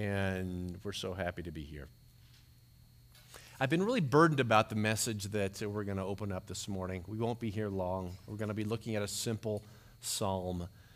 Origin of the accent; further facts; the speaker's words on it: Colorado, United States; A farmer that grew up in my area, I grew up in Colorado